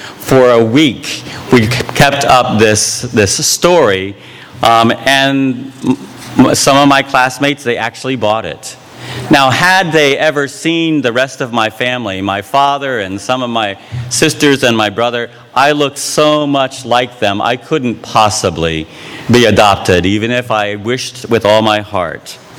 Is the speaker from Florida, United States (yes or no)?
yes; Florida, United States; growing up in Florida, by the end of the summer, I had skinned it